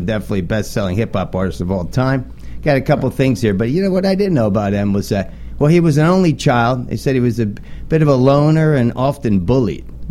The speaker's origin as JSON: {"language": "English", "town": "Trenton", "region": "New Jersey", "country": "United States", "tie": "born or raised there", "said": "I used to read all about the Revolutionary War. I grew up in Trenton, New Jersey."}